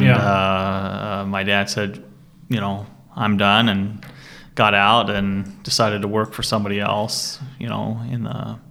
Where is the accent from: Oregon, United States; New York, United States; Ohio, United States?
Oregon, United States; Portland; I was born and raised here in Portland.